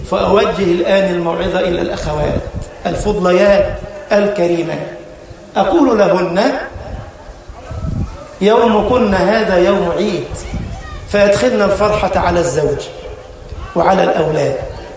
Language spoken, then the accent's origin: Arabic; Egypt; اجعل بلدنا مصر أمنا أمانا، سخاء رخاء.